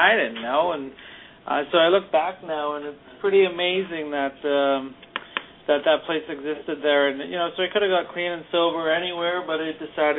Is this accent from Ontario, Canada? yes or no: no; New Westminster, British Columbia, Canada; I'm from New Westminster, B.C., which is a 20-minute drive from Vancouver, B.C.